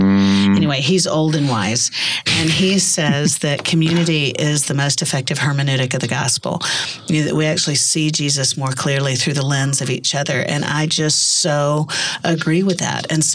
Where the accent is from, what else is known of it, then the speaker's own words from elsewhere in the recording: Orlando, Florida, United States; No, I grew up in Orlando, Florida.